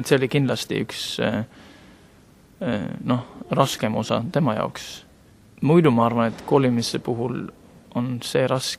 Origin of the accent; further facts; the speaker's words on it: Western Norway, Norway; Estonian is a second language; ma olen Lääne-Norrast pärit ja viimased aastad Norras, kus ma olen Norras elanud, siis ma olen Ida-Norras elanud